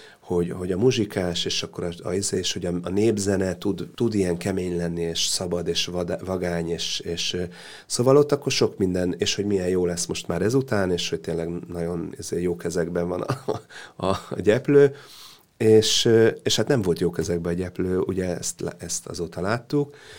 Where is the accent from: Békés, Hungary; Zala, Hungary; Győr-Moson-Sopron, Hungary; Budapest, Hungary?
Budapest, Hungary; mi nem vagyunk ugye balkáni zenekar, mi magunk Budapestről vagyunk